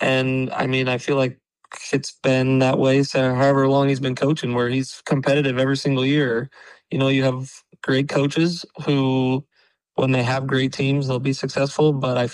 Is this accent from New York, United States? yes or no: no; Howells, Nebraska, United States; So I'm from Howells High School. I played there from 2007 to 2011